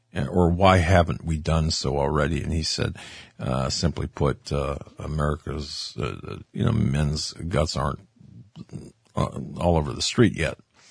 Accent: Erie, Pennsylvania, United States; Biden was in my hometown of Erie, Pennsylvania over the weekend.

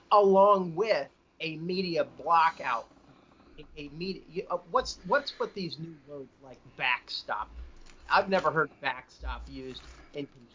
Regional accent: Iowa, United States; it was me back when I used to caucus in Iowa and visit my home state and work a little bit there

